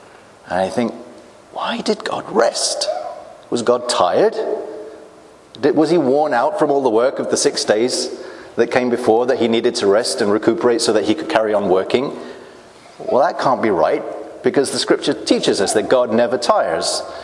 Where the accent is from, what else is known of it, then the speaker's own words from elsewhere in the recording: England, United Kingdom; I'm from England